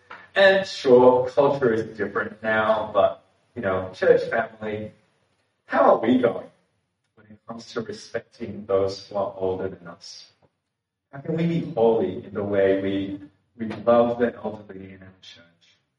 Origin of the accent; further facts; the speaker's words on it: Singapore; I'd never heard of it before. I was from Singapore.